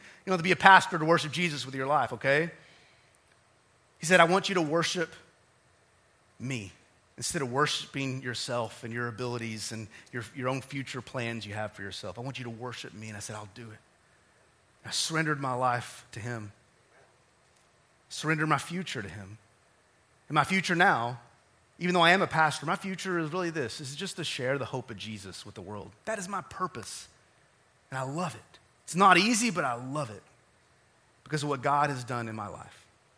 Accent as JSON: {"language": "English", "town": "Odessa", "region": "Texas", "country": "United States", "tie": "born or raised there", "said": "that I was born and raised in Odessa, Texas. I'm a Texan, okay, guys? So now you know, okay? Odessa is famous for Permian High School football and Friday Night Lights, and that was kind of my upbringing."}